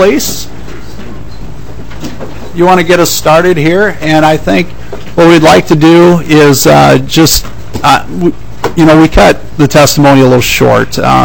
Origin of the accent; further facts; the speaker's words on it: Humboldt, Iowa, United States; I was born and raised in Humboldt, Iowa, so I think that's a sign.